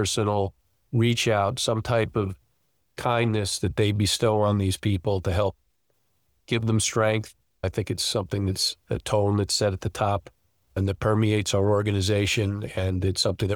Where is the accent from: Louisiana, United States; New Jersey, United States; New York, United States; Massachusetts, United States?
New York, United States; Eastchester; I live now in the house that's a half a mile from the house I grew up in, which is in Eastchester, New York. I actually live in Tuckahoe, so just in Lower Westchester.